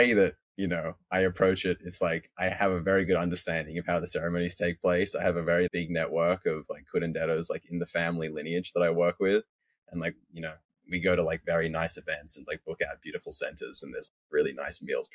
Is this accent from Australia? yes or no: yes; Sydney, New South Wales, Australia; So, like, you know, I grew up in Sydney and middle class family.